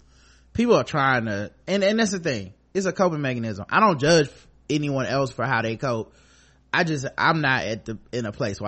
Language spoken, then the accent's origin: English; North Carolina, United States; I love hearing folks from my home state of NC sharing perspective on the podcast waves.